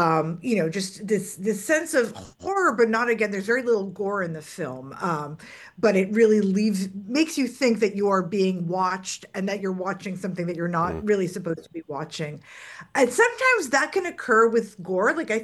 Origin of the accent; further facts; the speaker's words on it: New York, United States; I'm a New Yorker originally. I haven't always lived in Maine.